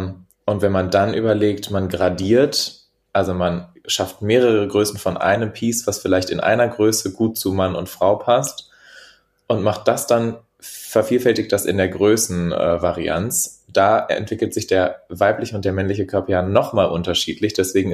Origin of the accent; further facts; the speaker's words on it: Ratingen, North Rhine-Westphalia, Germany; also born or lived in Berlin; Ich komme gebürtig aus Berlin und dann ist meine ganze Family nach Ratingen bei Düsseldorf gezogen.